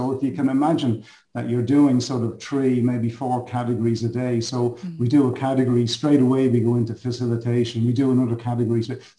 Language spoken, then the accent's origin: English; Dublin, Leinster, Ireland; now in Lebanon; I come from Dublin, Ireland, but at the moment I'm actually based in the Middle East and Lebanon, where I work with the United Nations. I've been here for 13 years.